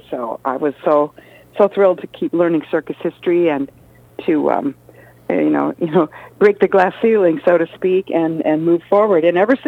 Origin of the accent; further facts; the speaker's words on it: Madison, Wisconsin, United States; I was born in Madison, okay. And I lived there until I was finished college there. So I went to the University of Wisconsin. So I'm the real deal. I'm a real cheesehead.